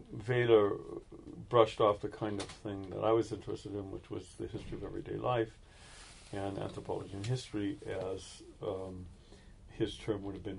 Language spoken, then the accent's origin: English; Waltham, Massachusetts, United States; born there; I was born in Waltham, Massachusetts.